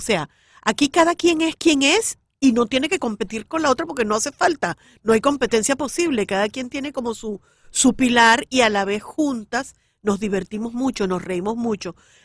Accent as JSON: {"language": "Spanish", "country": "Venezuela", "said": "lo que somos como venezolanos siguen siendo venezolanos."}